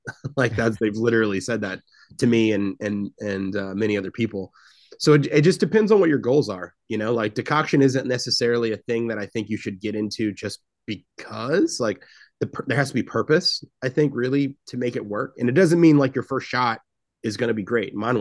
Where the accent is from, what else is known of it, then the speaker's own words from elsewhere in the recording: Memphis, Tennessee, United States; And then I came across American pils when I went back home. I'm from Memphis. I went home to visit my family for the first time since we opened the brewery like 3 years in.